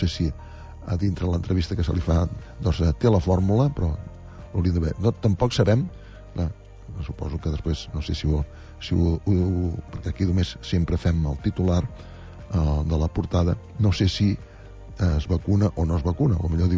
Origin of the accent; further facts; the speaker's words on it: Girona, Catalonia, Spain; hi ha a vegades notícies bones que som els gironins